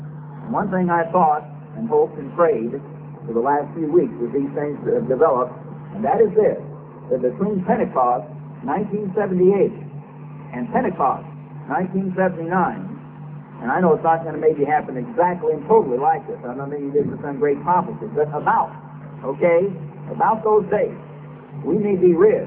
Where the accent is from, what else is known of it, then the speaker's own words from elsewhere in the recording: Missouri, United States; But I'm from Missouri.